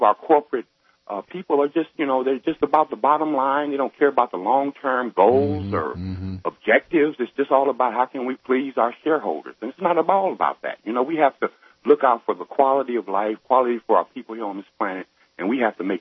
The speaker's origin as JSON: {"language": "English", "town": "Sacramento", "region": "California", "country": "United States", "said": "You know, I'm formerly from Sacramento."}